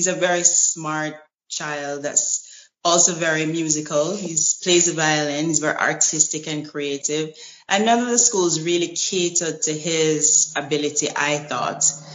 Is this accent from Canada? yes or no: no; Jamaica; I go home as regularly as I can, I'm from Jamaica, and whenever I can, I fly back home.